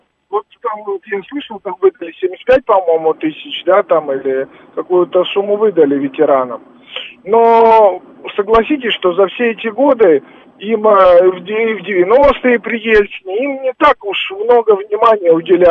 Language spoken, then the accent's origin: Russian; Russia; also born or lived in Europe; Я сам россиянин, но я в свое время жил в Европе